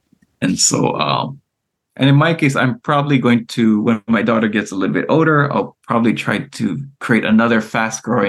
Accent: Hawaii, United States; So I'm originally from Hawaii, but and my family has land there.

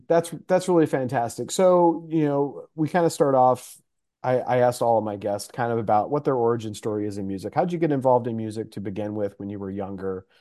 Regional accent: Texas, United States; I'm from Texas, so I went to Baylor

